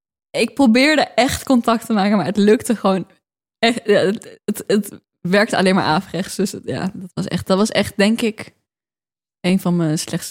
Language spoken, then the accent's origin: Dutch; Aerdenhout, North Holland, Netherlands; En toen zei ik iets over dat ik uit Aardehout ben opgegroeid en zo.